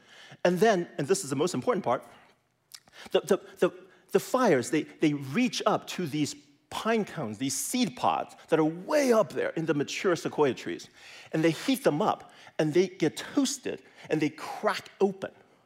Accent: California, United States; Now, I grew up in California, so when I hear about stories like this and I look at pictures like this, I worry, because I have family and friends in California

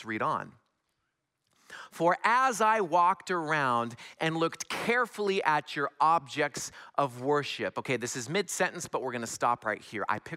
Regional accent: Washington, United States; born there; I am originally from the West Coast. I was born a little north of Seattle

